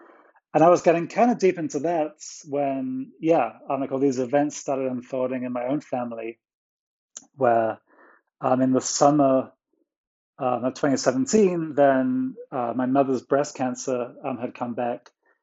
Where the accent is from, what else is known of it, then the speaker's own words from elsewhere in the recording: United Kingdom; moved away; So like these two buildings that were my like anchors to my home country. And then like really like the reason for going back to the UK had gone. I'm like I left the UK in 2005.